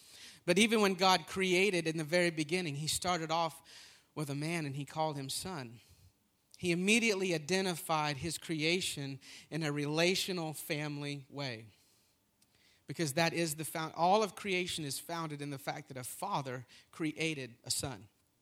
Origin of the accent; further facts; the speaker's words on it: Tennessee, United States; because I'm from Tennessee and we have porches